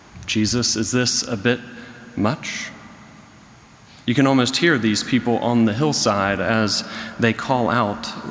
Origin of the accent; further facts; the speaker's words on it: the South, United States; I heard this a lot growing up in the South.